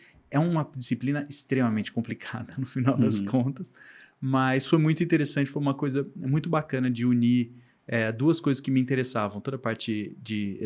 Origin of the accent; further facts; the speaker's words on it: Campinas, São Paulo, Brazil; born there; now in Vinhedo, Brazil; eu sou cristão, eu sou nascido em Campinas, né?